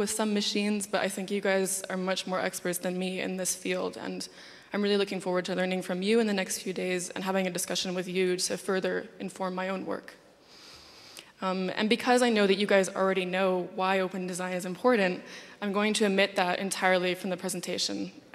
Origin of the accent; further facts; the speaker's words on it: Las Vegas, Nevada, United States; also born or lived in Vancouver; I have a kind of weird accent. I'm a bit of a foreigner. I am Canadian from Vancouver, but I grew up in the post-industrial wastelands of Las Vegas